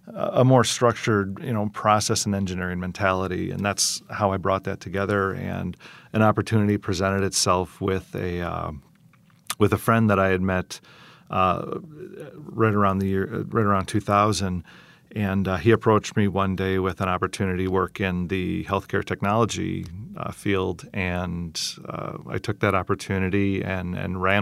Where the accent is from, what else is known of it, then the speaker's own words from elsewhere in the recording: Wisconsin, United States; So I grew up in the Fox Valley, and my grandfather started that company in Neenah